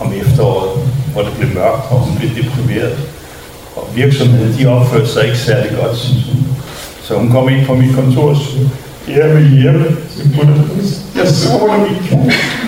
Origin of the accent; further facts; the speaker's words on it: Gladsaxe, Capital Region of Denmark, Denmark; born there; moved away as an adult; jeg er født på Djævløen i Gladsaxe over hos Herre Jacobsen. Så, men jeg fandt hurtigt ud af, at det var meget sjovt at bo i Jylland, så jeg emigrerede herover i 75.